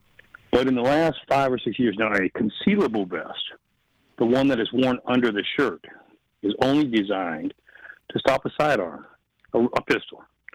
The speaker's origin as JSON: {"language": "English", "country": "Mexico", "tie": "born or raised there", "also_born_or_lived": "Columbia, South Carolina, United States", "said": "And grew up in Mexico, actually, on the mission field, but we're originally from Columbia, South Carolina."}